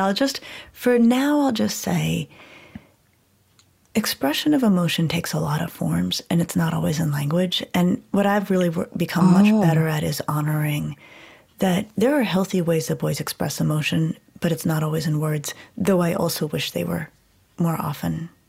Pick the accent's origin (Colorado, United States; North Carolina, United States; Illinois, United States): Colorado, United States; born or raised there